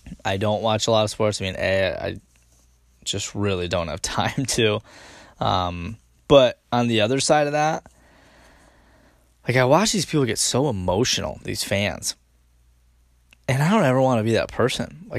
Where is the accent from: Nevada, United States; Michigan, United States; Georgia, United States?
Michigan, United States; East Lansing; this is going to be a tough road because I'm from East Lansing. So I grew up around a lot of huge Michigan State fans.